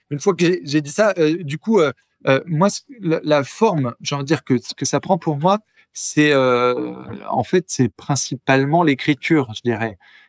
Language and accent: French; France; je suis français et allemand, en fait. Donc mon père allemand, ma mère est française